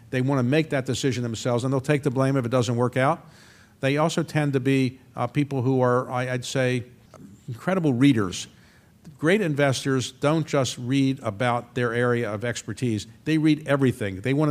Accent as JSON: {"language": "English", "town": "Baltimore", "region": "Maryland", "country": "United States", "tie": "born or raised there", "said": "I grew up in Baltimore, and there was the Enoch Pratt Free Library."}